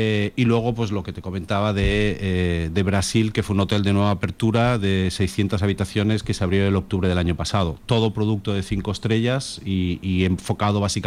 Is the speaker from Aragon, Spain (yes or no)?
no; Barcelona, Catalonia, Spain; born there; moved away as an adult; now in Fuerteventura, Spain; No, yo soy nacido en Barcelona.